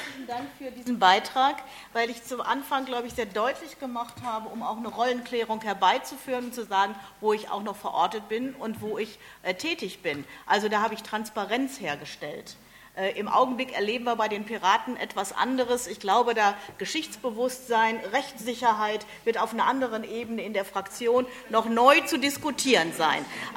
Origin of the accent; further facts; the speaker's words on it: Paderborn, North Rhine-Westphalia, Germany; ich komme selbst aus Paderborn